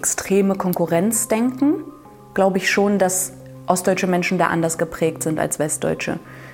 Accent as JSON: {"language": "German", "region": "East Germany", "country": "Germany", "said": "Also meine Mutter kommt aus einem kleinen Dorf in Mansfeld-Südharz, das heißt Mittelhausen. Ich bin Ossi."}